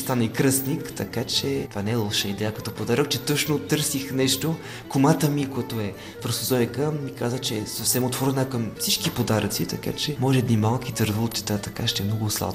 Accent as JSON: {"language": "Bulgarian", "country": "France", "said": "аз съм французин и гей"}